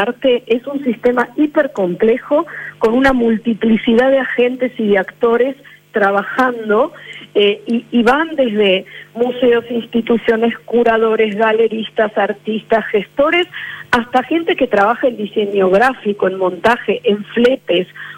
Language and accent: Spanish; Argentina; nosotros como galeristas argentinos no conocíamos artistas chilenos.